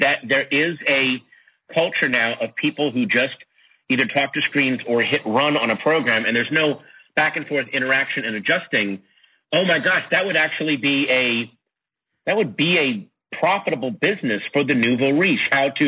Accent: Sterling, Virginia, United States; I grew up in Sterling, Virginia.

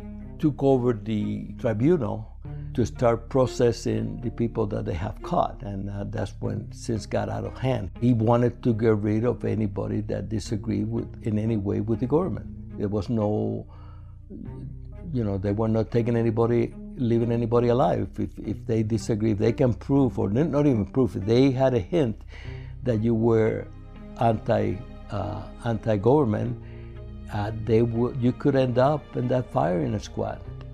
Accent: Havana, Cuba; now in United States; I was born in 1944 in Havana, Cuba, way before the revolution.

